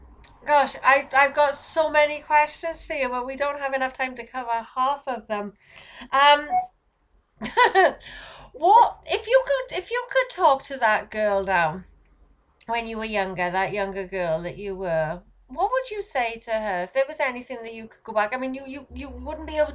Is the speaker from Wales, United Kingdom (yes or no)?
yes; Wales, United Kingdom; accent: Welsh; But I like my Welsh accent now.